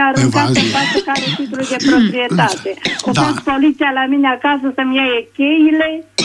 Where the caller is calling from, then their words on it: Târgu Mureș, Mureș County, Romania; Bună ziua, sunt din Târgu Mureș